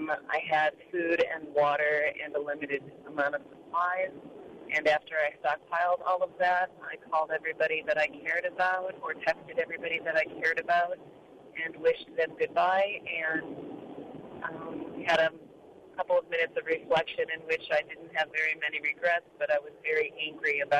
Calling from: Honolulu, Hawaii, United States; I'm calling from Honolulu, Hawaii

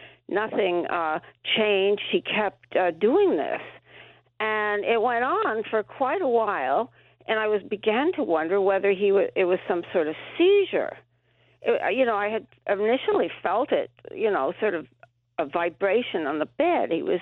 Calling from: New York, United States; Gansert, New York.

